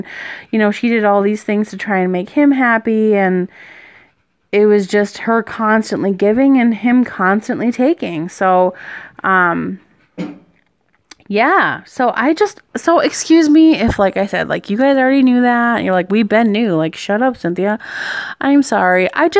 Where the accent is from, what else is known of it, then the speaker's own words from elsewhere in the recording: Minnesota, United States; So I went to the Chicago show because I'm from Minnesota, and it was so fun.